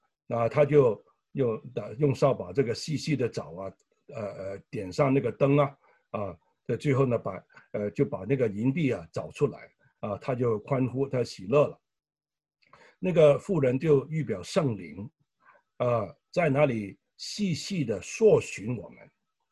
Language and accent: Chinese; Hong Kong; moved away as an adult; 我自己也从香港来的，我们移民到这里来